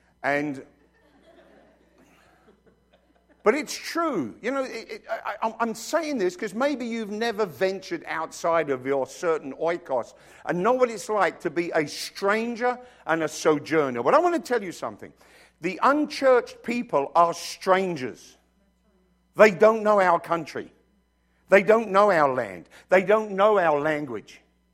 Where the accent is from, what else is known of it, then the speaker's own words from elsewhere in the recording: London, United Kingdom; But when I came here, it was, where are you from? I'm from London.